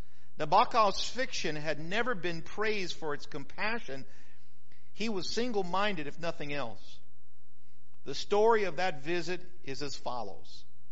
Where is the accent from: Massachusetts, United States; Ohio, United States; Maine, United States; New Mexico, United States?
New Mexico, United States; now in North Carolina, United States; But I love North Carolina. This is my home. I was born and raised in New Mexico, but this is the place I call home and have for many, many years.